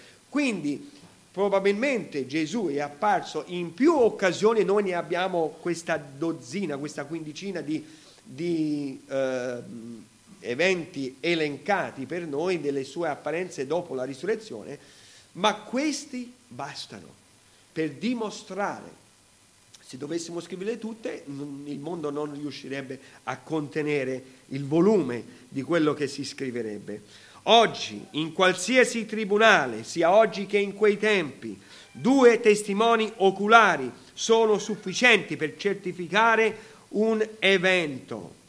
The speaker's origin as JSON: {"language": "Italian", "country": "United States", "tie": "born or raised there", "second_language": "Italian", "said": "per uno straniero come me, tu dici stai straniero, beh, io sono nato e cresciuto in America"}